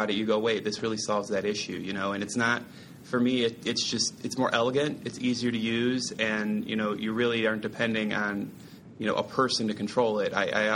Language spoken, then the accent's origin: English; Detroit, Michigan, United States; now in Atlanta, United States; I'm in Atlanta now, so I still love Detroit. It's still my hometown